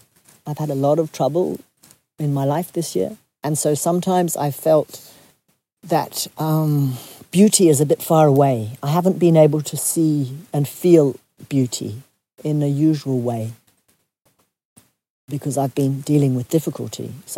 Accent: France; English is a second language; You know, I come from France where people like to protest a lot.

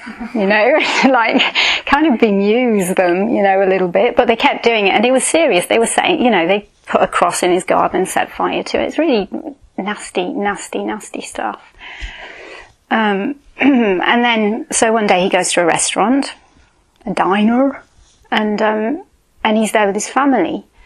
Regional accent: United Kingdom; I'm not proud of that part of being British at all. I'm not proud of being British at all, actually.

